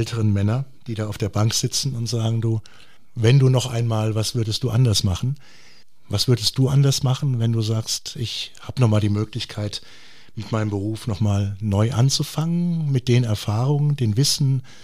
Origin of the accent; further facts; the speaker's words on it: Eppertshausen, Hesse, Germany; Ich komme ja aus Eppertshausen. Wir hatten damals 3 Bäcker zu meiner Zeit.